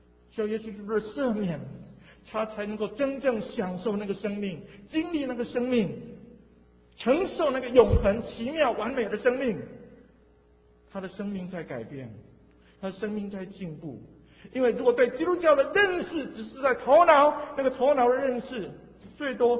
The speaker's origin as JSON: {"language": "Chinese", "country": "China", "said": "这是我们中国文化的需要，这是我们中国民族的需要，这是我们中国人的需要。"}